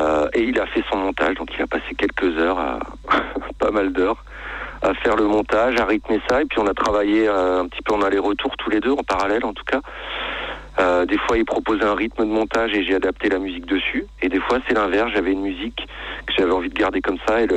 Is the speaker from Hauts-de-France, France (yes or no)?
no; Auvergne-Rhône-Alpes, France; Nous, on vient de la Drôme.